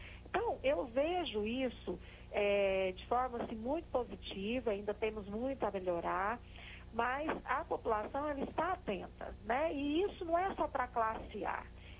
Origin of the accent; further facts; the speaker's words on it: Goiás, Brazil; Eu, por exemplo, sou do Cerrado, né? Nós temos aqui o Cerrado Goiano